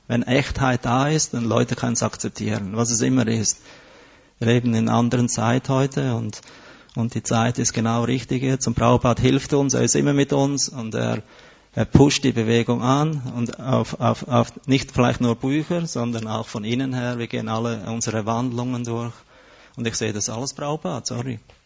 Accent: Switzerland; Als Schweizer habe ich mich immer gescheut davor, aber als ich jetzt

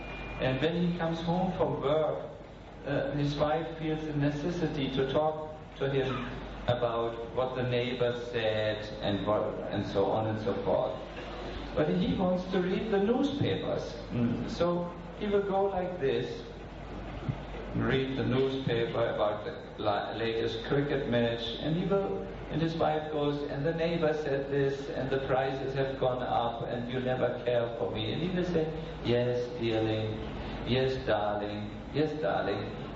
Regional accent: Germany; I'm from Germany, and for me, a fan is something like a dinosauria. This is an unusual situation in Germany.

